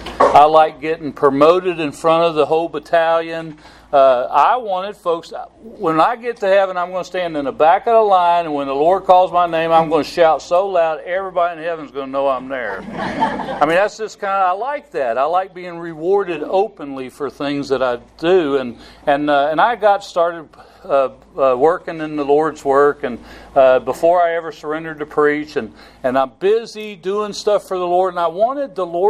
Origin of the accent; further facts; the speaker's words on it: Kentucky, United States; And we're from Kentucky, and folks in Kentucky, we don't even close our lips when we say words, you know.